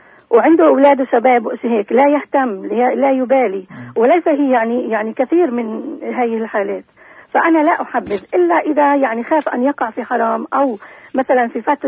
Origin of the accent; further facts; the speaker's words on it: Palestine; احنا الظروف اللي منعيش فيها يعني كفلسطينيين